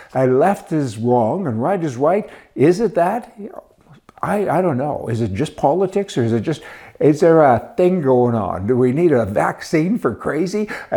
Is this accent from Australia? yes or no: no; Canada; As a Canadian, I disagree with the tears other Canadians are shedding